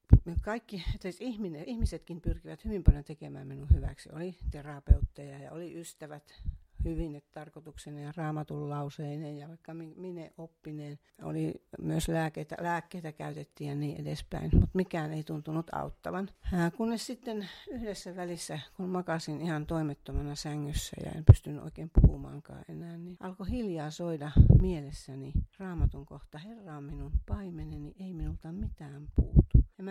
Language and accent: Finnish; Oulu, North Ostrobothnia, Finland; olen syntynyt Oulussa ja suurimman osa elämästäni elänyt täällä. Tosin opiskelemassa olen käynyt sitten Etelä-Suomessa.